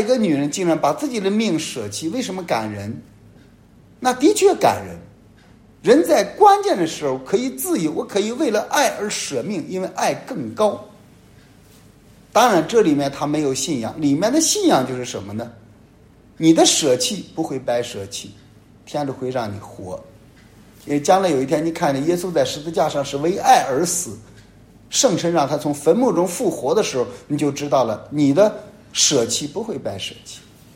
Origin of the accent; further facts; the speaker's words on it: China; 这是我们中国人很丑陋的那一页。